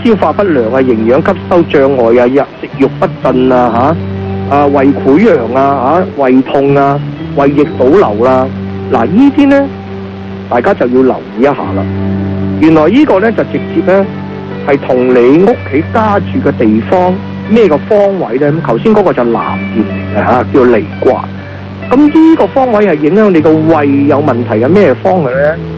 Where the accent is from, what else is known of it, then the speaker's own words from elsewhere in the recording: Hong Kong; 我是香港来的，所以是 WON